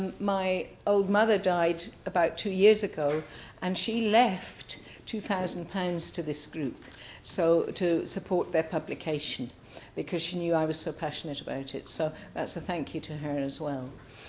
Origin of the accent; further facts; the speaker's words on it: Scotland, United Kingdom; And my next language will be Gaelic, because I think as a Scot, be leaving maybe in an independent Scotland, I better learn the indigenous language.